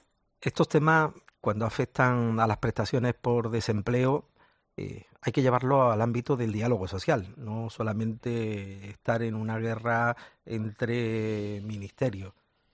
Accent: Andalusia, Spain; yo como andaluz, desde luego, claro que lo apoyo

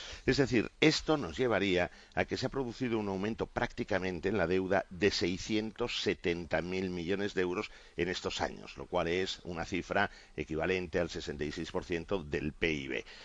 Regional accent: Catalonia, Spain; como catalán que soy

